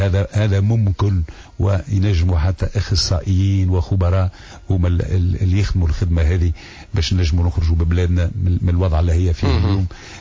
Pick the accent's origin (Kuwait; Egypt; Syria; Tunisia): Tunisia; نحن كتونسيين